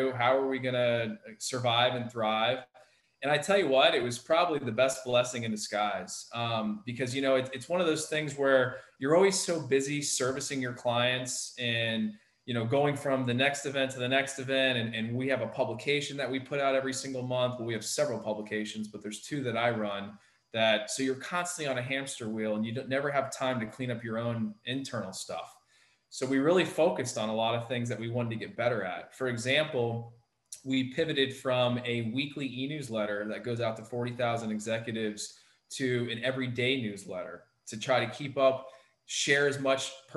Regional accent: Palm Beach Gardens, Florida, United States; I mean, I remember growing up in Palm Beach Gardens, Jupiter area, and I could zip to Miami in an hour easily.

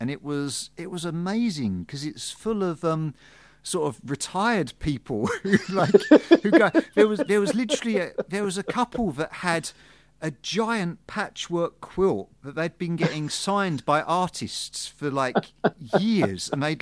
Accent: England, United Kingdom; as an English guy, I don't know what Puget Sound means.

